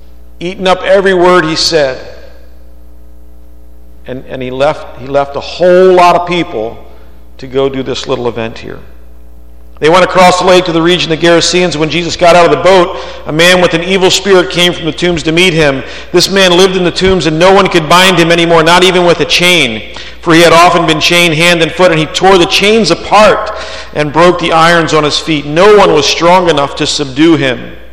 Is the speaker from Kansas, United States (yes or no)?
no; Baltimore, Maryland, United States; I grew up in Baltimore. We could barely put three sentences in a row correctly. If we did, the city stopped for a moment of silence.